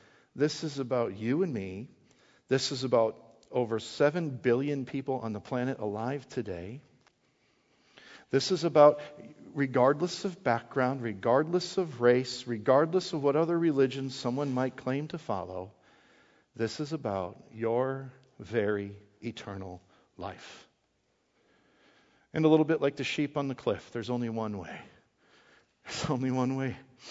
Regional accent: Wisconsin, United States; I grew up in Wisconsin, and I love my family.

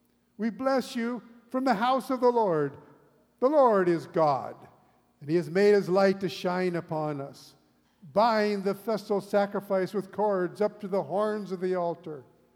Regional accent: California, United States; I grew up in California. I called my wife last week.

